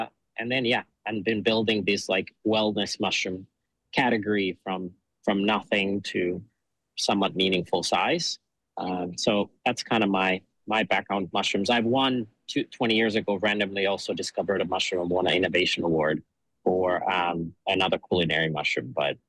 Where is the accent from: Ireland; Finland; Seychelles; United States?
Finland; English is a second language; Yeah, I was born and raised in Finland at a family farm we've had at least since 1619. So me and my brother are now 13th generation managing that farm